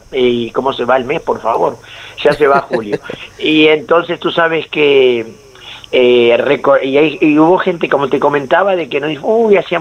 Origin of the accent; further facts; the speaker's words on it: Uruguay; aclaro por mi acento de que no soy argentino, compadre, soy uruguayo.